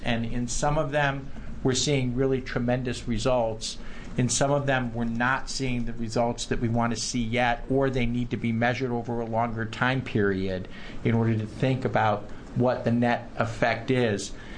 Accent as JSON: {"language": "English", "region": "California", "country": "United States", "said": "as a Californian, I'm really proud of our state leading on this policy."}